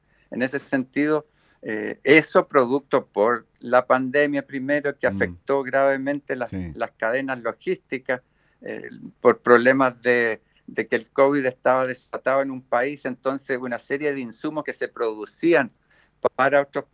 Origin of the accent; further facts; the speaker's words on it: Chile; Ahí tenemos como chilenos o como Chile un problema muy complejo en materia de abuso de los supermercados.